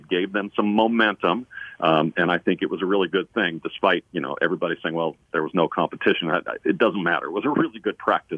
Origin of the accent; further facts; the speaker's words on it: Kansas City, Missouri, United States; I'm from Kansas City, so I follow my Chiefs